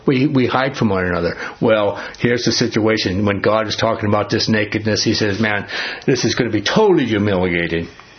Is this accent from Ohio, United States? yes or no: no; New York, United States; You know, I'm from New York, born in New York. I've been on those Twin Towers, man.